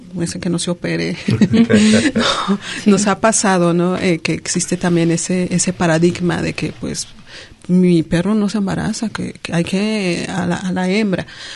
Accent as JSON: {"language": "Spanish", "town": "Cuernavaca", "region": "Morelos", "country": "Mexico", "said": "vengo de Cuernavaca, Morelos, y al incorporarme a CULNORTE, pues tuve la necesidad de conocer las calles y la ciudad caminando."}